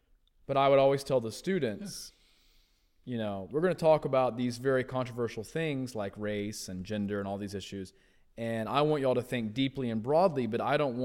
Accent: Gastonia, North Carolina, United States; moved away as an adult; I grew up in Gastonia, never heard it mentioned until I left. You know, I told somebody in graduate school that I was from Gastonia

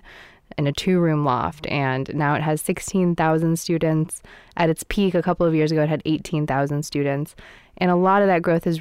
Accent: San Francisco, California, United States; and also growing up in San Francisco, I always heard the university's name

